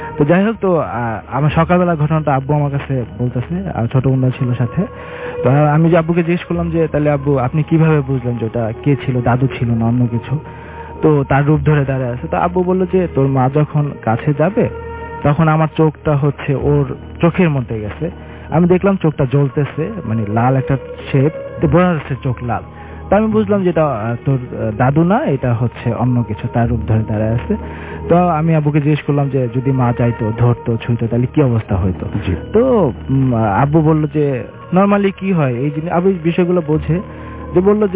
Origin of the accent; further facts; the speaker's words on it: Barishal, Barisal Division, Bangladesh; আমি বরিশাল থেকে এসেছি